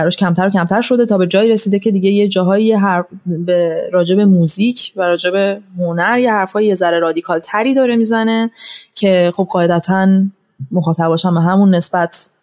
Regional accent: Iran; کار منو بده بیرون چون من ایرانیم

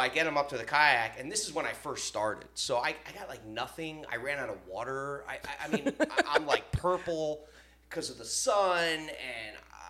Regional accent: New Jersey, United States; now in South Florida, United States; I moved to South Florida from New Jersey, and I had no money.

